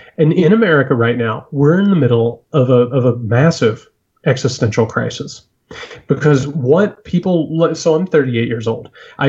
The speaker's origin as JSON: {"language": "English", "region": "Indiana", "country": "United States", "said": "And I come from Indiana, from a family full of factory workers and miners."}